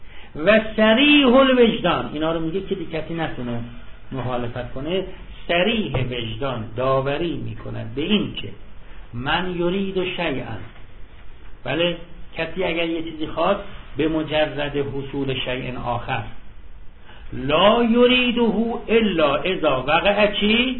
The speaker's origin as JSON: {"language": "Persian", "country": "Iran", "said": "میشناسن ما ایرانی هستیم"}